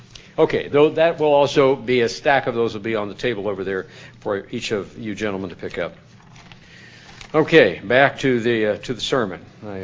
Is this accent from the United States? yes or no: yes; South Dakota, United States; We didn't have goats when I grew up in South Dakota. We were cattlemen. So we had cattle.